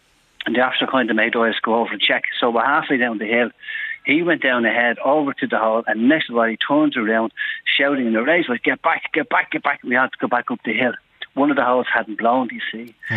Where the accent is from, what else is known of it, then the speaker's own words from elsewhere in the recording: Ballyfermot, County Dublin, Ireland; I'm from Ballyfermot, but like yourself